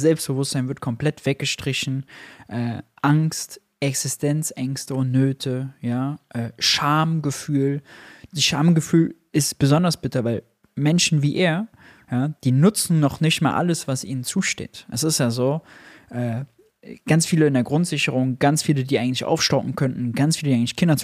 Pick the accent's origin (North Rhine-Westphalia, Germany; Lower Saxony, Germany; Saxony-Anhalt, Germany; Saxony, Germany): North Rhine-Westphalia, Germany; Mönchengladbach; aus Mönchengladbach, meiner Heimatstadt.